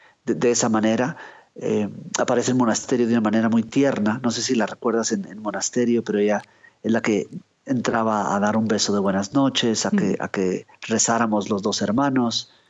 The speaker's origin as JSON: {"language": "Spanish", "country": "Guatemala", "tie": "born or raised there", "lives_now": "United States", "said": "Creciendo en Guatemala, pero luego creciendo en Estados Unidos, luego un presente más actual, en donde vuelvo a ese lago"}